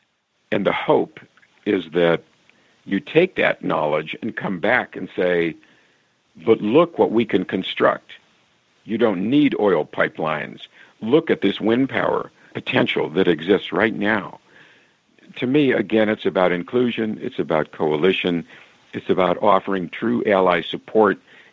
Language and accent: English; Minnesota, United States; I am from Minnesota, so of course I spent time in South Dakota and North Dakota